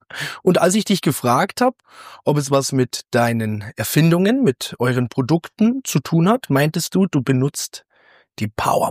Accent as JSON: {"language": "German", "region": "Bavaria", "country": "Germany", "said": "bei uns in Bayern"}